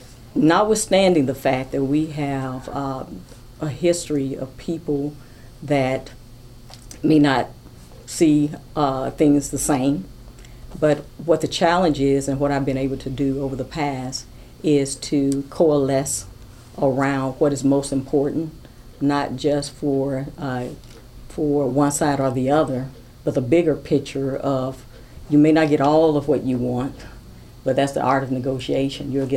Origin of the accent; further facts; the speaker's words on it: Mississippi, United States; I'm not disillusioned by what issues we have in the state of Mississippi. I grew up here. I grew up on Ridgeway Street